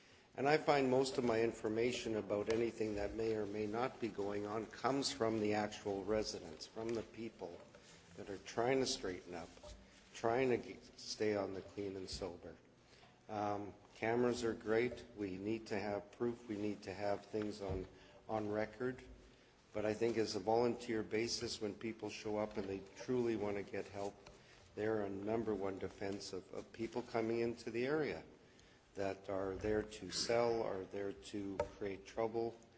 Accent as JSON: {"language": "English", "town": "Winnipeg", "region": "Manitoba", "country": "Canada", "tie": "born or raised there", "said": "I was born and raised in Winnipeg, lived in the Wolseley area, Charleswood, St. James. Now I'm out in the Elmwood area."}